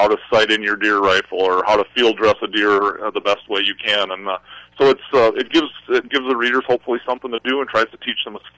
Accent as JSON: {"language": "English", "region": "Wisconsin", "country": "United States", "tie": "born or raised there", "said": "I grew up in Wisconsin, which is also another huge deer hunting state"}